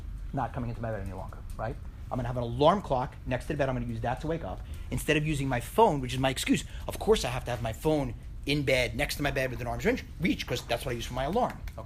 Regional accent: Philadelphia, Pennsylvania, United States; I'm from Philadelphia.

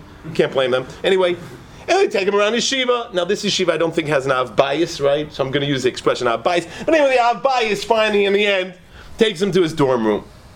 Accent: Memphis, Tennessee, United States; born there; I was born in Memphis Baptist Hospital.

